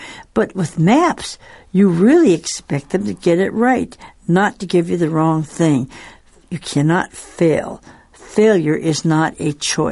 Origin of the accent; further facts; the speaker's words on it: Seattle, Washington, United States; Well, kind of, you know, since I'm from Seattle, I kind of have to give Amazon a little push.